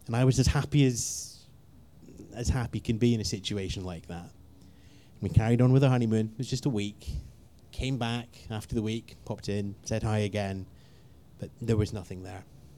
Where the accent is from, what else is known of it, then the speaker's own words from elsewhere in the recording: Scotland, United Kingdom; no, we're Scottish, we're going to have our honeymoon in Scotland.